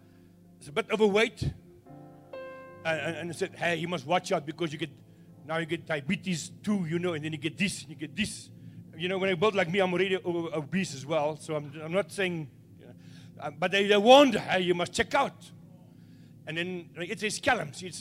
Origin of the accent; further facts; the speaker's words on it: Kimberley, Northern Cape, South Africa; I'm from CRC Kimberley. I'm from Kimberley.